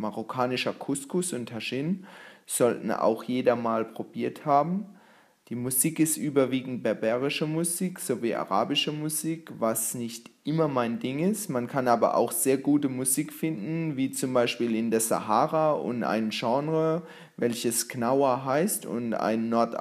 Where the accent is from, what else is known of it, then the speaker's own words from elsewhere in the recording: Landau, Rhineland-Palatinate, Germany; Ich bin gebürtiger Pfälzer und komme aus Landau in der Pfalz.